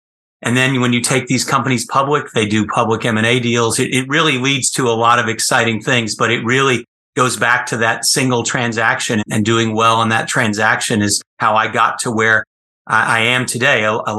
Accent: Dallas, Texas, United States; I went back to Texas for law school, where I grew up in Dallas, and then came east.

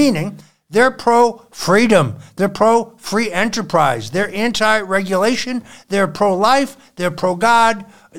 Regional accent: United States; I'm a Christian first. I'm an American second.

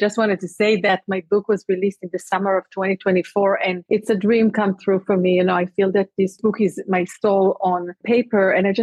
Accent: Israel; also born or lived in Germany / Atlanta / New York; now in Georgia, United States; but I am originally from Israel. I grew up in Israel and we left Israel a little bit more than 20 years ago, lived in Germany for 2 years and then moved to the US.

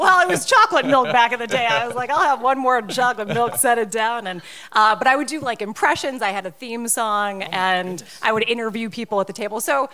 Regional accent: Bloomington, Minnesota, United States; So I'm actually from a suburb of Minneapolis, Minnesota. I'm from Bloomington.

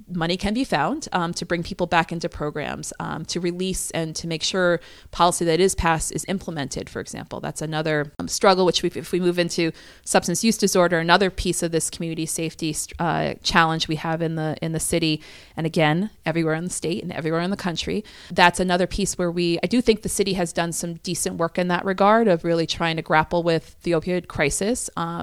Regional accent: Barre, Vermont, United States; like my hometown of Barrie City, for example.

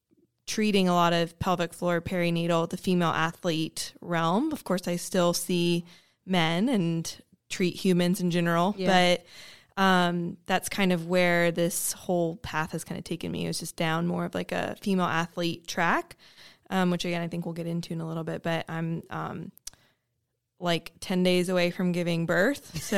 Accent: Charlotte, North Carolina, United States; I'm from Charlotte originally. So I've been here most of my life and besides going away for school and coming back after that.

